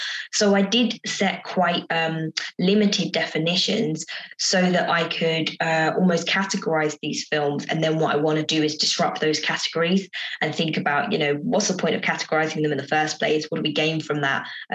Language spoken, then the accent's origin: English; United Kingdom; I recognise as someone who identifies, as a British woman.